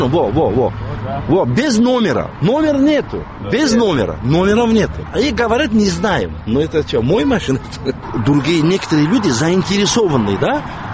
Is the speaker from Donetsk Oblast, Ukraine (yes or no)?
no; Crimea, Ukraine; А мы крымские татары, мы живем здесь, нам это не нужно.